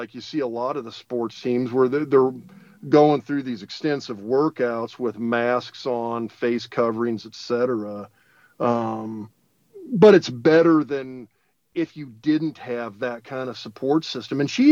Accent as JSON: {"language": "English", "town": "Lincoln", "region": "Nebraska", "country": "United States", "tie": "born or raised there", "said": "I mean, I grew up in Lincoln, and Lawrence is smaller than Lincoln, but it's a Midwestern college town, and I know what that's like."}